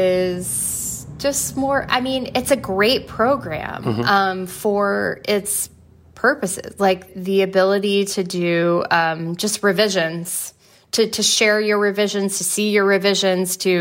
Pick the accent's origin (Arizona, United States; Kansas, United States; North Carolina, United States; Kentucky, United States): North Carolina, United States; And I'm from North Carolina. And Nick Sparks actually lives there now. And the book of the notebook takes place in North Carolina. And Allie is actually from my hometown.